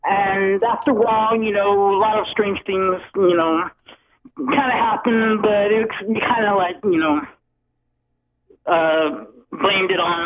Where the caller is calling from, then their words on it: Clinton, Arkansas, United States; Yes, this is … from Clinton, Arkansas.